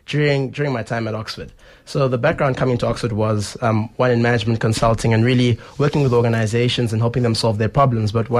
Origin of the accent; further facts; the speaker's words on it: South Africa; so as a South African, it was very difficult to open up to him at first.